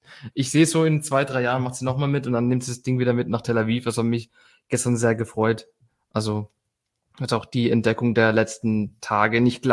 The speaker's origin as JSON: {"language": "German", "region": "Andalusia", "country": "Spain", "lives_now": "Germany", "said": "weil einfach der Gesang Flamenco ist und ich komme halt aus der Ecke."}